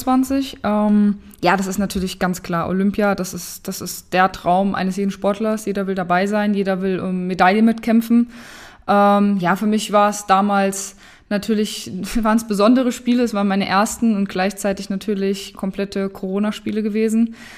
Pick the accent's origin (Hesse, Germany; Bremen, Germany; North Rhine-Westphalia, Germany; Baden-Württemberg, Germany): Hesse, Germany; Wiesbaden; born there; ich bin 26 Jahre alt und bin auch gebürtige Wiesbadenerin.